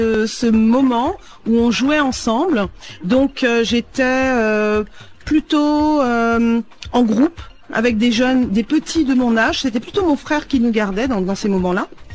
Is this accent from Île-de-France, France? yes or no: yes; Paris, Île-de-France, France; Moi, je suis née à Paris et j'ai vécu à Paris avec mes parents et notamment dans une banlieue qui s'appelle Thiès, en métropole.